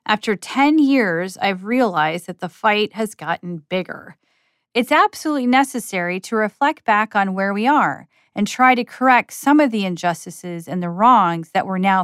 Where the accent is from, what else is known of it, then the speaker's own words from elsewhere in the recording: Cincinnati, Ohio, United States; But here I was, in my hometown of Cincinnati, speaking Wolof with a set of neighbors I had never known I had before.